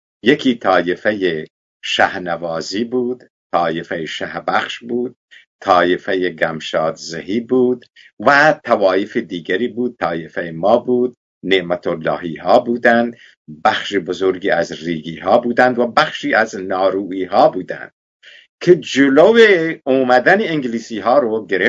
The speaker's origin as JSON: {"language": "Persian", "country": "Iran"}